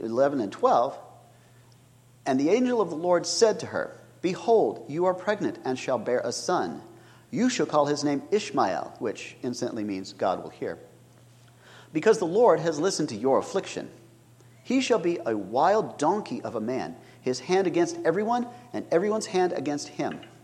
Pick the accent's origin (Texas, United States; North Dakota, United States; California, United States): Texas, United States; Now, as a Texan, I grew up in cattle country, and I didn't see sheep very often